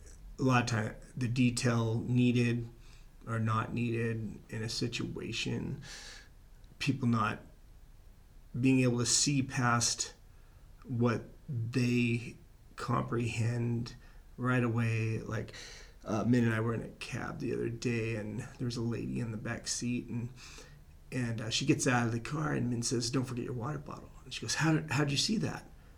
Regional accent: Palo Alto, California, United States; born there; also born or lived in San Francisco / Florida / Connecticut / Oregon; I was born in Palo Alto, California, but my family moved around a lot. We've been to various places, San Francisco and Florida, back and forth, and Connecticut, and somehow we wound up back here in Southern Oregon

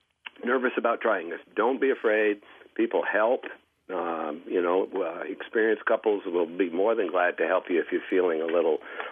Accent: Pittsford, United States; from Pittsford, and I first started contra dancing back, in 79

